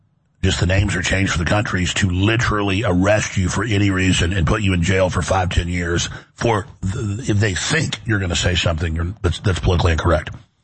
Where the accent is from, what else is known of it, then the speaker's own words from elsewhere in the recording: Texas, United States; I know people that are born in Austin, and I've been here since high school, and I'm from Texas.